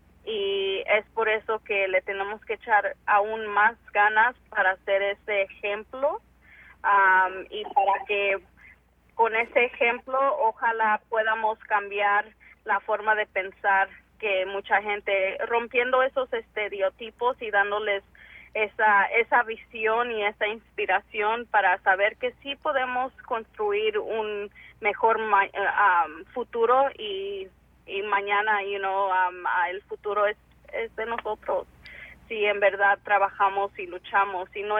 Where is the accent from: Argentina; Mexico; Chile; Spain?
Mexico; Yo también. ¿Sí o no? Porque soy mexicana.